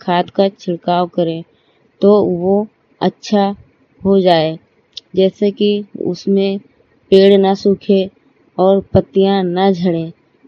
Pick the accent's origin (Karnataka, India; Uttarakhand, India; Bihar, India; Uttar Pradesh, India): Uttar Pradesh, India; Hariharpur; मैं UP mobile बाड़ी से हरिहरपुर गांव जिला श्रावस्ती की रहने वाली हूँ।